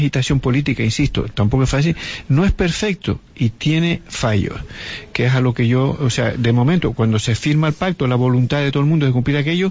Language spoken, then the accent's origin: Spanish; Canary Islands, Spain; Yo prefiero decir que soy canario, ¿sí?, nacionalista y constitucionalista.